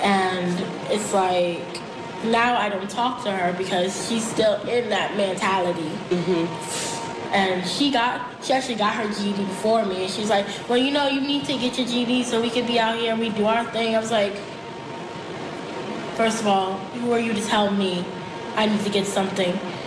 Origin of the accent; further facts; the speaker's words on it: East Flatbush, New York, United States; I grew up in East Flatbush.